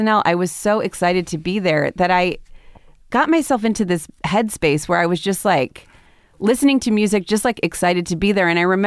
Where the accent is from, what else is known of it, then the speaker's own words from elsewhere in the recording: Midwest, United States; I'm coming from the Midwest. I don't know anything.